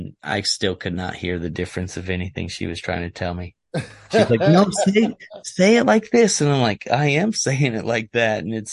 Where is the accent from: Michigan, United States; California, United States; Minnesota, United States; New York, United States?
Michigan, United States; also born or lived in Louisiana; I was born in Michigan. And then I think around 3 months old or 6 months old or something like that, we moved to Louisiana. And then we stayed in Louisiana till I was like 8 and we moved back to Michigan. And then we stayed in Michigan till I was 16 and then we moved back to Louisiana